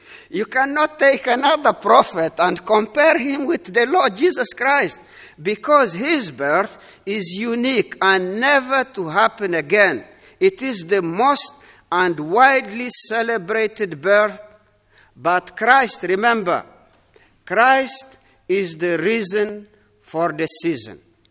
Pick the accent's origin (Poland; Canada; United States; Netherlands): Poland; you can see it from my face that I'm from Poland.